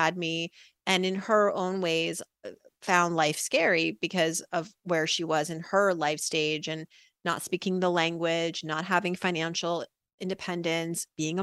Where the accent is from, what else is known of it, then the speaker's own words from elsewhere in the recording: Worcester, Massachusetts, United States; born there; well, I am the daughter of immigrants from Iran. They moved here, my parents, in the late 70s. And I was born in 1980 in Worcester, Massachusetts.